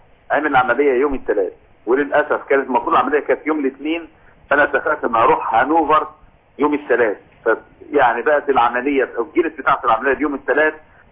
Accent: Egypt; زي عندنا في مصر برضه،

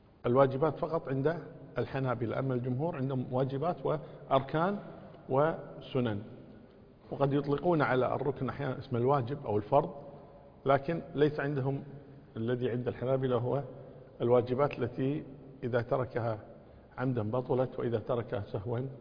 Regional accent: Kuwait; فمثلا عندنا في الكويت مثلا الجبلة جنوب غرب مثلا

